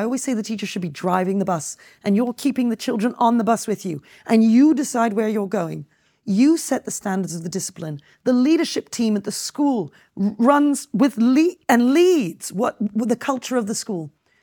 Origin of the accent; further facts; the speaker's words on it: United Kingdom; And when I say about the thing about being British, I think that's important. It's the one thing that we have in common.